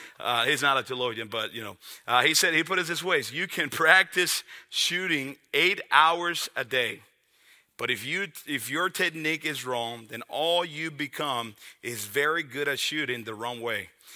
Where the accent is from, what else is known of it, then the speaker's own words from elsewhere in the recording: Dominican Republic; I grew up in the Dominican Republic, so as you could imagine, baseball is the everything.